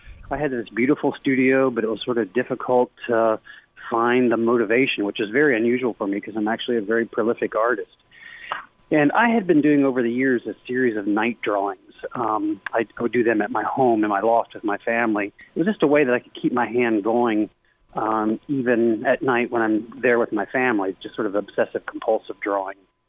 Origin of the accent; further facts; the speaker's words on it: Ohio, United States; now in Birmingham, United States; I've been here for 30 years. I'm originally from Ohio.